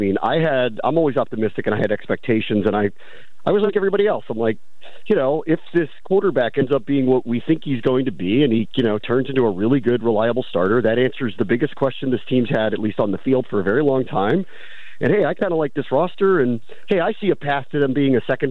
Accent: Silver Spring, Maryland, United States; I'm 51, and I grew up in Silver Spring, Maryland.

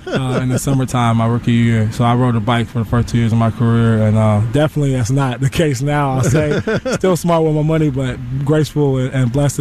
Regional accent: Tampa, Florida, United States; I'm from Tampa

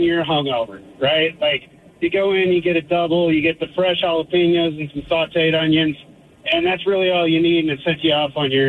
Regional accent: Medford, Oregon, United States; I'm from Southern Oregon. Same town of your guys as I can't remember.

